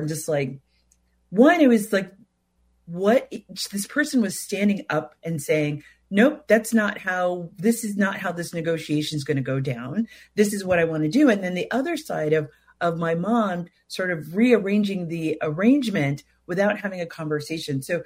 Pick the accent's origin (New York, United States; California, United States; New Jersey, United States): California, United States; Hollywood; I'm originally from Hollywood, California. Yes, the actual Hollywood. It's a place. People live there. People grew up there. And that's where I'm from. I grew up poor.